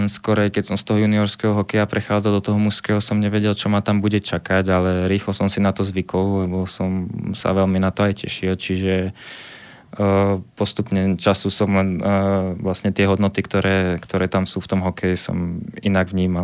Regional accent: Banská Bystrica, Banská Bystrica Region, Slovakia; my sme, čo sme boli chlapci z Bystrice

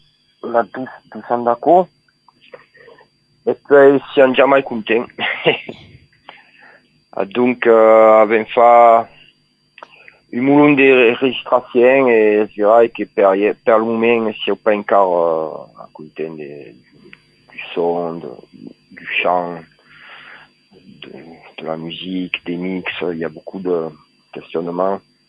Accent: Port-de-Bouc, Provence-Alpes-Côte d'Azur, France; c'est sur la route de là où je viens, de Port-de-Bouc

